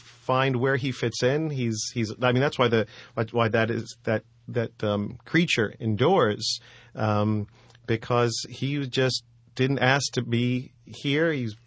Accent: New York, United States; I mean, I was raised in New York. I'm the youngest of three boys

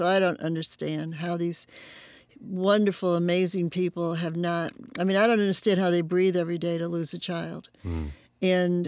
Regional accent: San Francisco, California, United States; No, see, I came from San Francisco, and it was funny that we're in North Hollywood.

